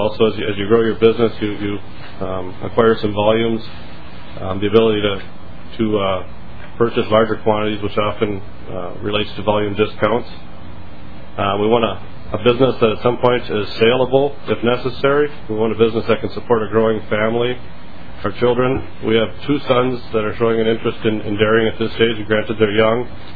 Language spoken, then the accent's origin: English; Litchfield, Minnesota, United States; I'm from Litchfield, Minnesota, and I guess I represent my dairy farm and other dairy farms across the state.